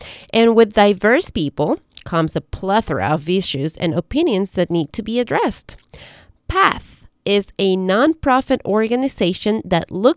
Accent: Ecuador; now in United States; I am originally from Ecuador, which is a beautiful country in South America that has lots of natural resources, but it does not have four seasons.

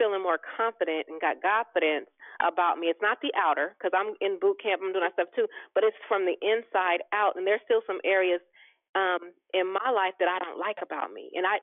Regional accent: Richmond, United States; Because, you know, 51 years old, born and raised in Richmond, and just for me, it's been the way God created me

